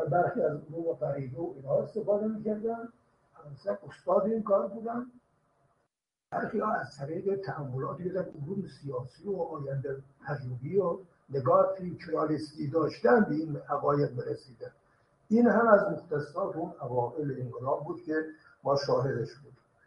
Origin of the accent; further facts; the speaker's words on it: Iran; گفتم که من ایرانی هستم